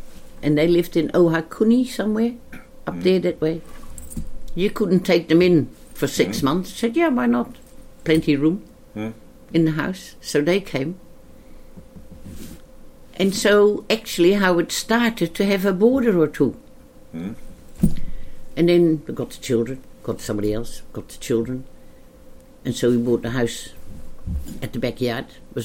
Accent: Maastricht, Limburg, Netherlands; now in Palmerston North, New Zealand; I became, when we came from Maastricht to Palmerston, I became a bit more involved here with a few Dutchies.

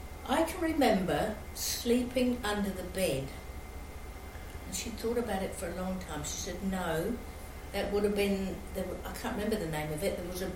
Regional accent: London, United Kingdom; Yeah, I grew up in London.

